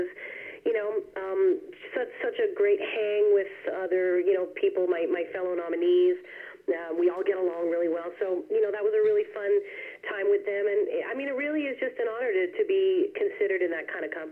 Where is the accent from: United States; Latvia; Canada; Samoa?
Canada; Newfoundland and Labrador; now in Ontario, Canada; I'm touring because I grew up in Newfoundland, so I'm supposed to make fun of them.